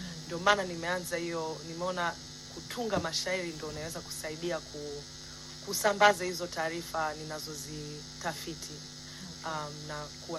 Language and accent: Swahili; Dar es Salaam, Tanzania; Na kwa mimi kama mmesikia natokea Dar.